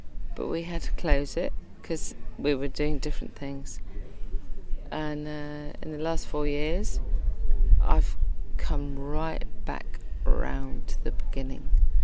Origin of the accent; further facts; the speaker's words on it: Salisbury, South West England, United Kingdom; And I grew up in Thatcher's Britain. Yeah. I grew up in Salisbury, which was near Stonehenge.